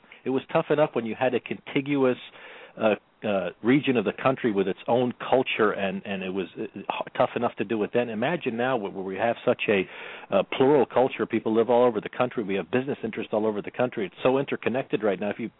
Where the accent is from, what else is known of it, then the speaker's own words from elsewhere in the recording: Virginia, United States; I'm from the Commonwealth of Virginia.